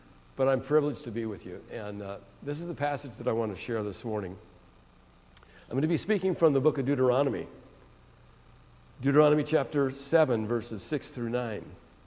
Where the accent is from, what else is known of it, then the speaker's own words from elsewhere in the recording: San Francisco Bay Area, California, United States; I'm from the San Francisco Bay Area.